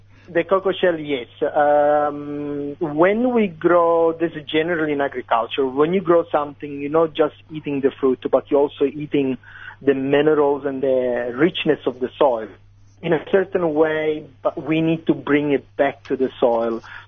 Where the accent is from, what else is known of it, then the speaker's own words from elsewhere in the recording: Italy; I'm originally from Italy, so simplicity in food is the goal.